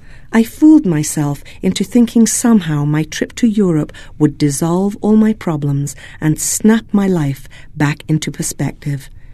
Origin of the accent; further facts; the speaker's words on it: Utah, United States; I was born and raised in Utah